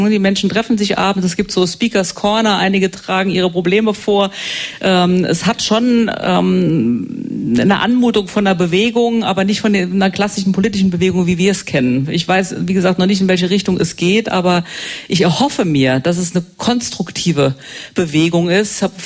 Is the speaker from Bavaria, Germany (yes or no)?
no; Saarland, Germany; Ich bin an der französischen Grenze groß geworden als Saarländerin.